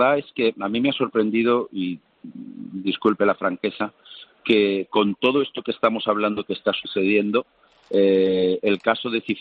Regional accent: Spain; now in Brussels, Belgium; Nunca los que vivimos en Bruselas nos hemos sentido tan españoles ni tan arropados como españoles durante estos últimos meses.

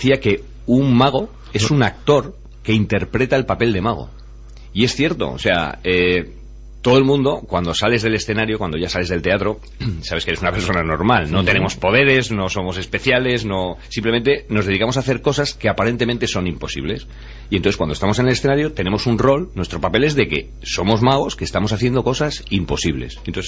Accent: Corella, Navarre, Spain; el Día del Libro en Corella, que es de donde yo soy.

